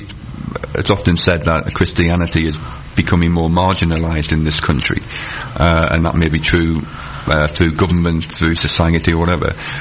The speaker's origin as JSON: {"language": "English", "town": "Sunderland", "region": "North East England", "country": "United Kingdom", "tie": "born or raised there", "accent": "post Geordie", "said": "No, I'm not an Essex boy. My hometown is Sunderland."}